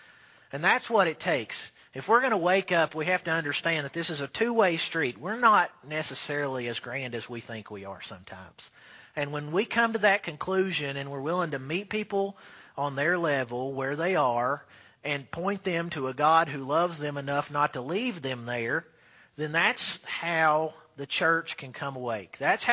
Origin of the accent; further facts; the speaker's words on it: Tennessee, United States; I'm a pastor from East Tennessee, yada, yada, yada, so forth and so on.